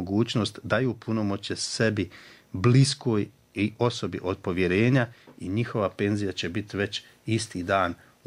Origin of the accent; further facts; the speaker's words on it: Bijeljina, Republika Srpska, Bosnia & Herzegovina; pošto ja dolazim iz Bijeljine, ista situacija je u Bijeljini.